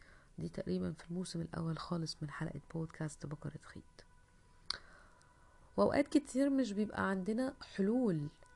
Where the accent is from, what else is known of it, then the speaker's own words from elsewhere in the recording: Egypt; بتحس انه في لقطة كده احنا مصريين دايما بيقولك يعني ايه